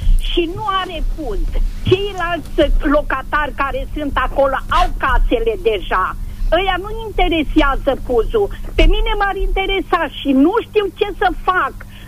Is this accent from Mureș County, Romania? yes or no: yes; Sântana de Mureș, Mureș County, Romania; din Sântana. Eu cu vechea problemă a mea și nu numai.